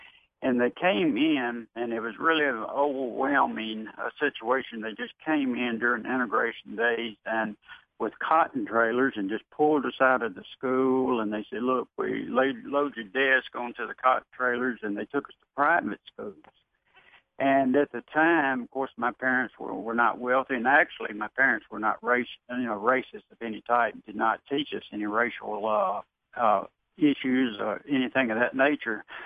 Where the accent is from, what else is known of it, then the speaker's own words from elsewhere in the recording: Indianola, Mississippi, United States; I was in the Mississippi Delta, my hometown, Indianola, Mississippi, which is a hotbed of racial turmoil.